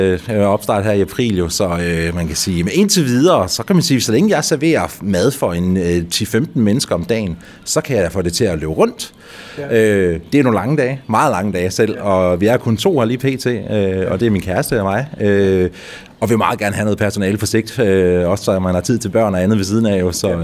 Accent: Aarhus, Central Denmark Region, Denmark; now in Sorø, Denmark; Altså jeg er tilflytter oprindeligt fra Aarhus af, opvokset i Jylland, og flyttet til Ringsted først, og senere til Sorø

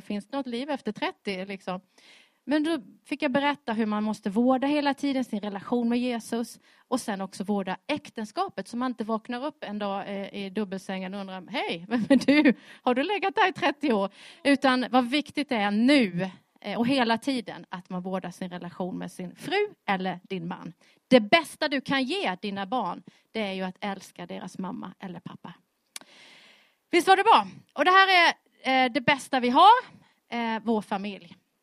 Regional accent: Blekinge, Sweden; moved away as an adult; also born or lived in Jönköping; now in Västerås, Sweden; Som det hörs på min dialekt så är jag från början inte från Småland, men ifrån Blekinge, Sveriges trädgård. Där är jag född och uppvuxen, bodde i mina 21 första år. Och sen flyttade vi till Jönköping, min man och jag.

